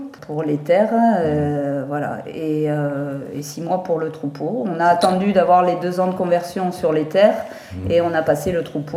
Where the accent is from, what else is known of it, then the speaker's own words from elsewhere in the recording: Brittany, France; moved away; Non, moi je suis bretonne d'origine.